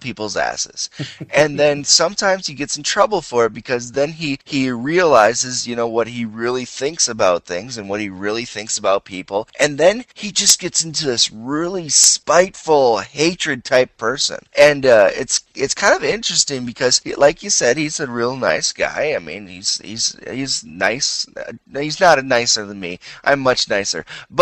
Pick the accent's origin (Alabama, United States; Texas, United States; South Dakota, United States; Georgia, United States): South Dakota, United States; I grew up in South Dakota, real rural community, so I didn't get a lot of slang.